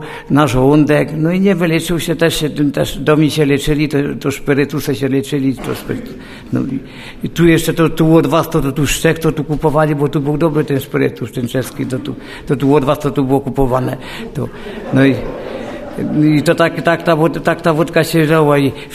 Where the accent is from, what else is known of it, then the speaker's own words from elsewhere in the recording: Wisła, Silesian Voivodeship, Poland; pochodzę z kościoła ewangelickiego, z Wisły ewangelickiego.